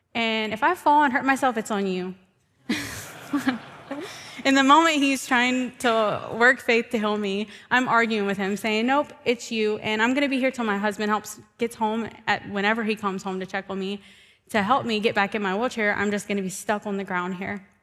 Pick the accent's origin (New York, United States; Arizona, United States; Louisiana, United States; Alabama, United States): Louisiana, United States; And we're from South Louisiana, and there's no time in July that's nice outside, not even in the morning.